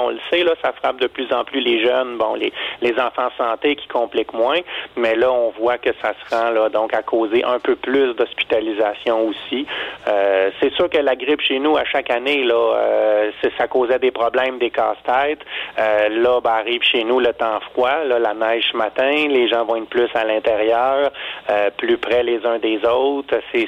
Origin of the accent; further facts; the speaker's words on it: Quebec, Canada; comment ça allait frapper là, rendu chez nous au Québec.